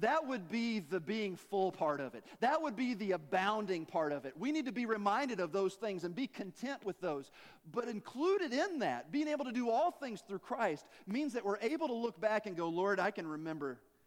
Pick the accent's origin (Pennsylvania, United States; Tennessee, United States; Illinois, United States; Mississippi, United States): Tennessee, United States; I'm from Tennessee, and English wasn't real good for me, right?